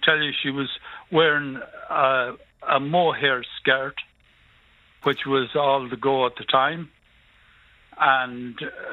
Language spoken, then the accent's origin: English; Leinster, Ireland; Oh, Dublin, yeah. But I'm originally from Westmeath.